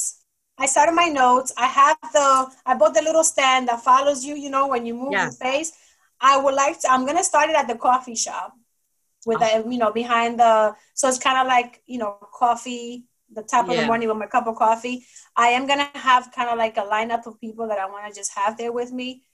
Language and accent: English; Bronx, New York, United States; I'm Dominican and I'm from the Bronx.